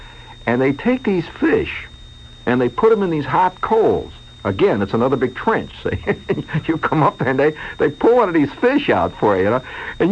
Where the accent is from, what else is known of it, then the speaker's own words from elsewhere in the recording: United States; Now, I'm an American, see?